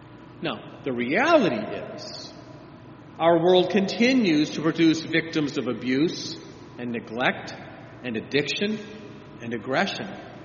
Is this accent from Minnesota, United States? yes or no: no; Virginia, United States; in my home state of Virginia last week.